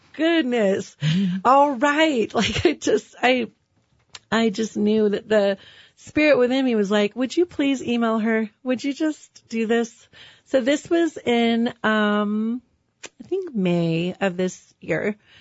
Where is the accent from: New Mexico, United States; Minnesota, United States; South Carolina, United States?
New Mexico, United States; Albuquerque; I was raised here in Albuquerque in a very loving, supportive Christian home